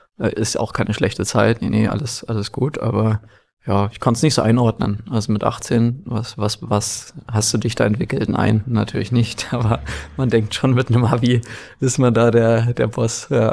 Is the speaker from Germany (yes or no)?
yes; Dresden, Saxony, Germany; Also eigentlich bin ich ein Ossi. Komme aus Dresden gebürtig. Meine Eltern sind auch Augsburger. Sind dann nach der Wende ein bisschen wurde umstrukturiert und haben beide eine Professur an der TU in Dresden bekommen. Das war ganz cool. Und ich bin dann 98 da geboren.